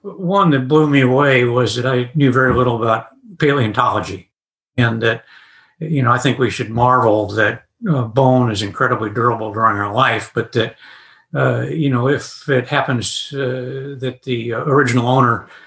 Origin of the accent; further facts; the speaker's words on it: Kansas City, Missouri, United States; I grew up in Kansas City.